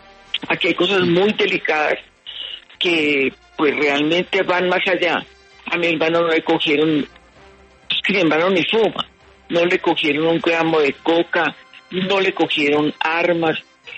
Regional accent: Medellín, Antioquia, Colombia; una persona que creció en el barrio donde nosotros nos criamos en Medellín.

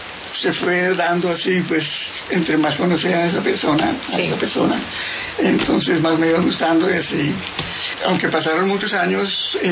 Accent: Cali, Valle del Cauca, Colombia; born there; por eso yo nací en Cali. Pero yo nunca viví en Cali.

